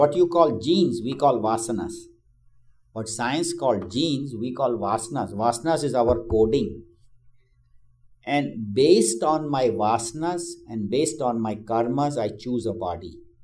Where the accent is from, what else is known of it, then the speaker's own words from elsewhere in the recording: India; I grew up in India. I lived in India for 26, 27 years.